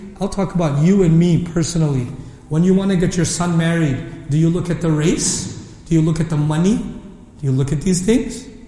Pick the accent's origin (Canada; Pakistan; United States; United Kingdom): Pakistan; Pakistani ladies, I'm Pakistani, so I make fun of Pakistanis because I have the right to.